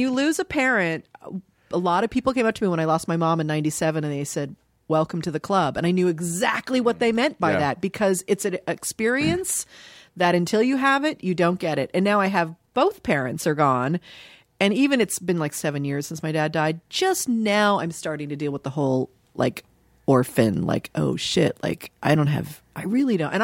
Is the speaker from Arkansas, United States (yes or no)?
no; Dayton, Ohio, United States; born there; I was born in Dayton, Ohio. My mom was born and raised in Dayton